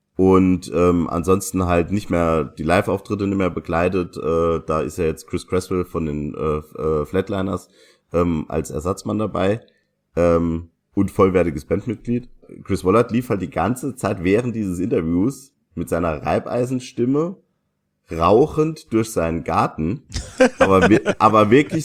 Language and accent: German; Saarland, Germany; Bei uns im Saarland